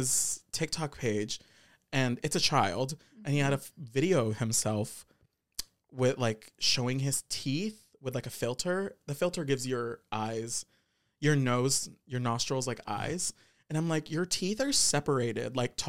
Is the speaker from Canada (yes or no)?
yes; Canada; But yeah, so we're Canadian.